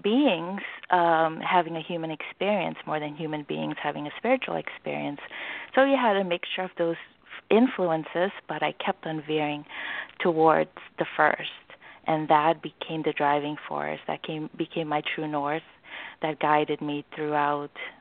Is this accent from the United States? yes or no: no; Paramaribo, Paramaribo District, Suriname; I'm from Suriname, which is a little country above Brazil